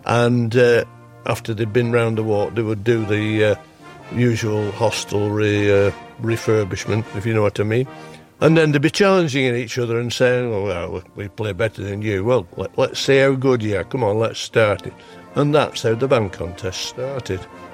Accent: Denshaw, North West England, United Kingdom; born there; I was born in Denshaw, which is about 4 miles away from Delft.

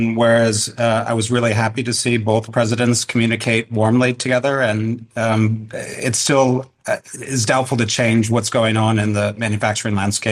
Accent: United States; I also hope there's a better relationship between my home country, the United States, and China.

